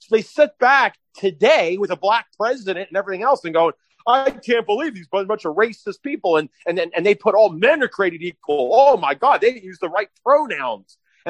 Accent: Philadelphia, Pennsylvania, United States; Remember, I come from Philadelphia, and when you go through the Philadelphia school system, at least the way it used to be, Philadelphians take the Constitution very seriously.

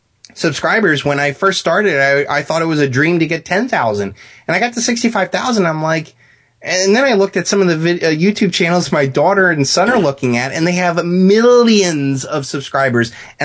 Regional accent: Cleveland, Ohio, United States; I'm from Cleveland, and I come to find out that these guys, the producers, are from Cleveland.

